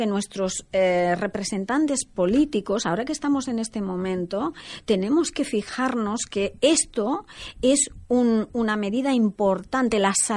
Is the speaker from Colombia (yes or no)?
no; Mataró, Catalonia, Spain; igual que yo vengo de Mataró. En Mataró era la zona textil de la zona.